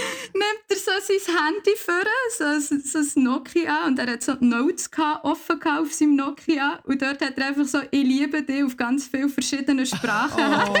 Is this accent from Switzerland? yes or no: yes; Switzerland; und von wo bist du? Dann habe ich so gesagt, ja, vor der Schweiz.